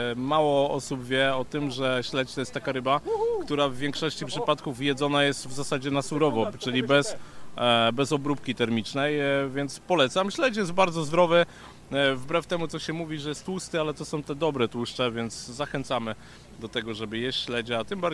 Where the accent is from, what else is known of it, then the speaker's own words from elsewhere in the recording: Poznań, Greater Poland Voivodeship, Poland; now in Koszalin, Poland; ja się przeprowadziłem na Pomorze 13 lat temu, więc to pochodzę z Poznania, ale przyjechałem do Koszalina w 2009 roku.